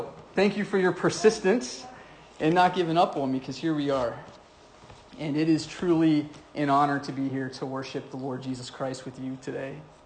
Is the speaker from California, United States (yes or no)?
no; Pennsylvania, United States; also born or lived in North Carolina; now in Richmond, United States; We're from Pennsylvania. And then when Lindsay and I got married, we spent almost 6 years in North Carolina, where I went to seminary, and then we came to Richmond about 4 years ago